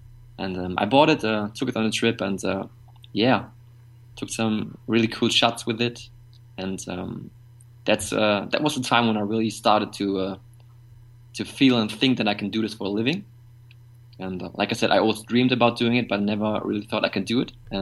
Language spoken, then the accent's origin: English; North Rhine-Westphalia, Germany; English is a second language; big cities are Dortmund and Düsseldorf, which some of you might know. So, but I don't think that my hometown is actually quite known in the world.